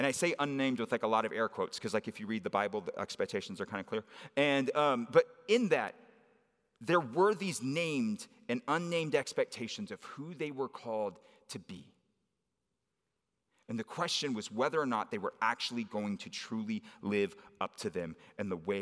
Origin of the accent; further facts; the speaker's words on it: San Antonio, Texas, United States; Especially because, like, I grew up in San Antonio at a time where, like, they were winning everything.